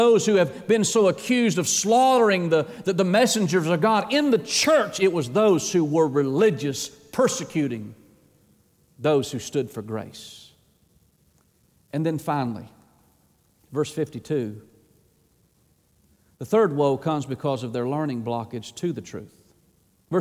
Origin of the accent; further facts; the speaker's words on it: Atlanta, Georgia, United States; I've met some of the meanest people in my life, and I grew up in Atlanta in a rough neighborhood.